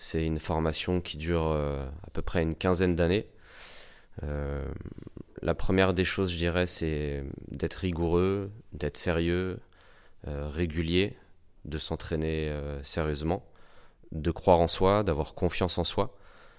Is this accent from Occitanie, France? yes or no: no; Ivry-sur-Seine, Île-de-France, France; parce que moi j'ai grandi à Ivry, je suis né à Ivry, ma famille est ivrienne depuis très longtemps